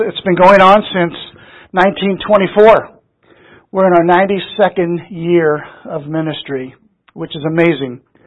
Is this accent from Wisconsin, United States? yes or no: no; St. Louis, Missouri, United States; I was born and raised in St. Louis and brought up in a very, very non-religious Jewish home, a Reformed Jewish home.